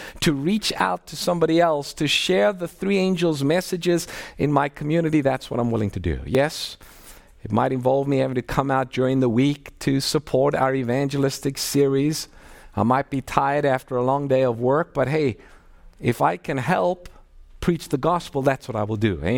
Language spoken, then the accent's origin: English; South Africa; I grew up in Africa, grew up in South Africa